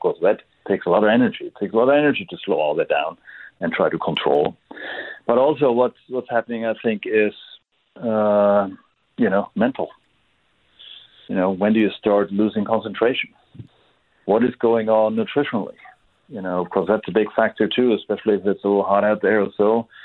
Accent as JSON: {"language": "English", "country": "Germany", "second_language": "English", "said": "I'm from Germany, as probably some people have noticed on my accent. I still didn't get rid of it all."}